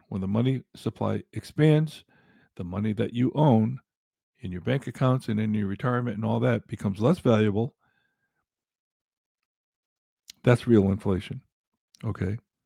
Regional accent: Connecticut, United States; also born or lived in Arizona; now in North Carolina, United States; We moved from Arizona to North Carolina. We're from Connecticut. We were considering going back to Connecticut

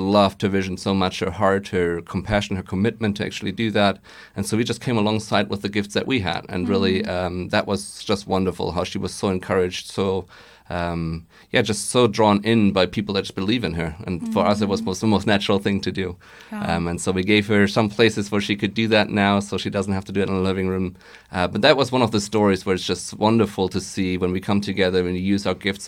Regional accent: Germany; now in Portland, United States; I grew up in Germany and in a very secular part of Germany.

